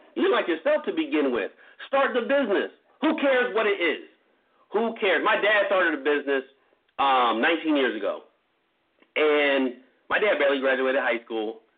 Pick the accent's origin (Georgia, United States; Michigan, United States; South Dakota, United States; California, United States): California, United States; San Bernardino; I grew up in Inland Empire, San Bernardino, California, right? Gangs, the whole nine, right?